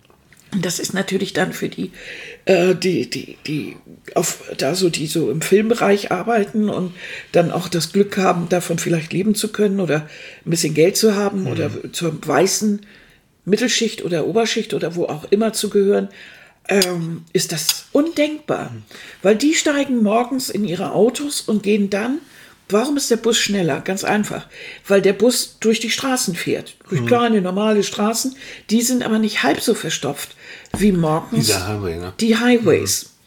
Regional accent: Germany; Na wieso, ich bin doch auch Ausländer, ich bin Deutscher.

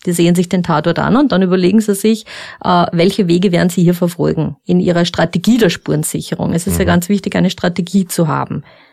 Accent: Upper Austria, Austria; Also ich komme aus Oberösterreich

